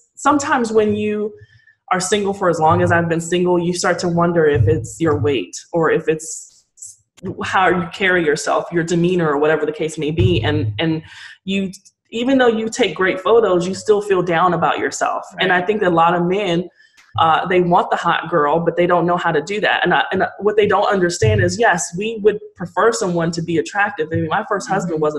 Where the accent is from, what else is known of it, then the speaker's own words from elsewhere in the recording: New York City, New York, United States; I was from New York City.